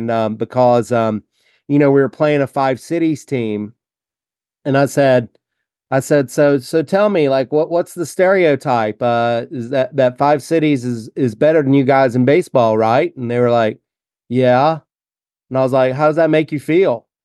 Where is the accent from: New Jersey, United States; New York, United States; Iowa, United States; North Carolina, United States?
North Carolina, United States; now in San Luis Obispo County, United States; And, you know, I grew up in North Carolina. I mean, sports is just, it's huge